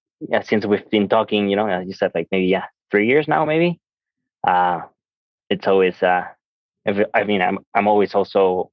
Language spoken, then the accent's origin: English; Mexico City, Mexico; English is a second language; I mean, I am from Mexico City. I was born in the south part of the city, more in the, like the suburbs.